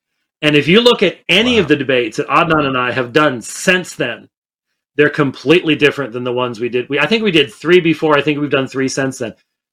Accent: Scotland, United Kingdom; I'm Scottish. I'm not a hugger

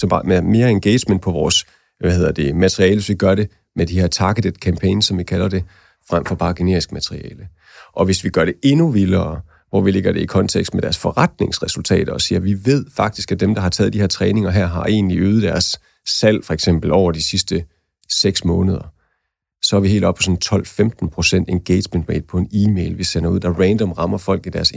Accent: Jutland, Denmark; Jeg er fra det mørke Jylland, så det skal heller ikke love for meget.

